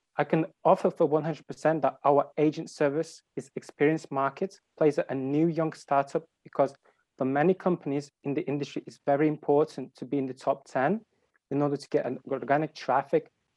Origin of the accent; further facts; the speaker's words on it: Uman, Cherkasy Oblast, Ukraine; Well, I was born in Ukraine in a small city, Uman, which is in the center of Ukraine. Also, I finished school there.